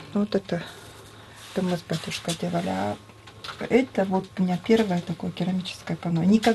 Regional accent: Novosibirsk, Novosibirsk Oblast, Russia; Да, я из Новосибирска.

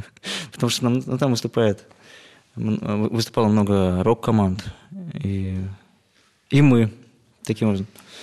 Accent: Tosno, Leningrad Oblast, Russia; Мы ехали из моего родного города Тосно.

